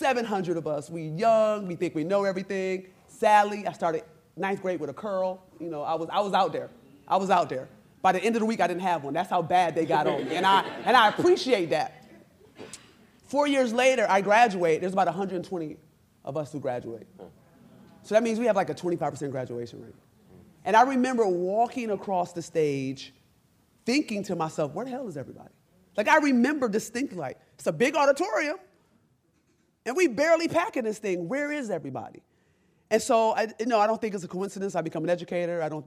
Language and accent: English; Rochester, New York, United States; If anybody knows me, I'm from Rochester, New York. I take that seriously, being from Rochester, New York, because we hate New Yorkers.